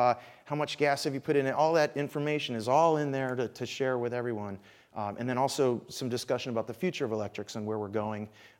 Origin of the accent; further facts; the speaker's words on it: Panama City, Florida, United States; born there; I was born in Panama City, so I'm a Florida native.